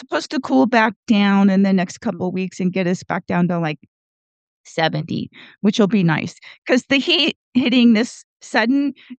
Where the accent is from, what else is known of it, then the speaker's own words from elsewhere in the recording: Gardnerville, Nevada, United States; from Gardnerville, Nevada.